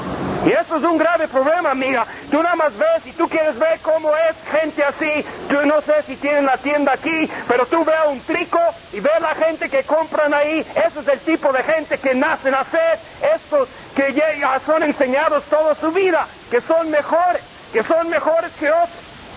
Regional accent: Mexico; Y yo fui criado en México desde los 8 años y estudié en las escuelas federales.

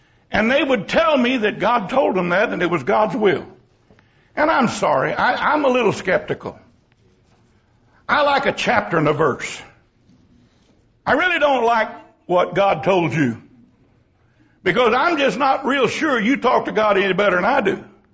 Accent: San Antonio, Texas, United States; I grew up in San Antonio, and I knew how to cuss in Spanish.

